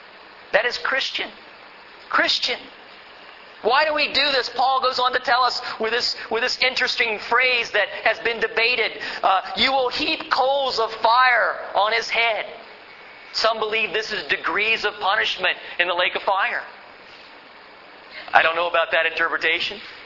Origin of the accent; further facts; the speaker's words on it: United States; And I'm an American